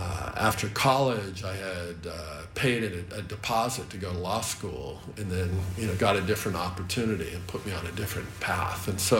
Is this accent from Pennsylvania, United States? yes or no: no; Lincoln, Nebraska, United States; I grew up in Lincoln, Nebraska. So okay. The Cornhuskers were indeed a big deal.